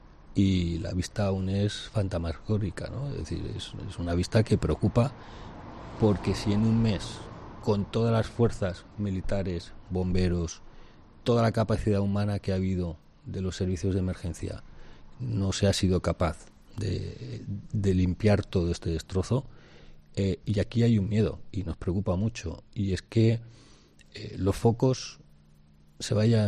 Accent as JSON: {"language": "Spanish", "region": "Valencian Community", "country": "Spain", "said": "Pero como valencianos tenemos una capacidad, no somos una sociedad reivindicativa"}